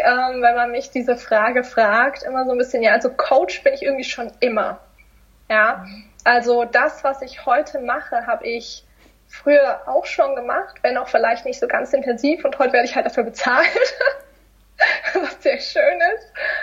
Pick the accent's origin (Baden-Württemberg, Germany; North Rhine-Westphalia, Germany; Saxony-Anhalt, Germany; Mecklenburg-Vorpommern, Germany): Baden-Württemberg, Germany; Und da gibt es diese Masterminds, auch in Stuttgart, weil ich komme aus der Nähe.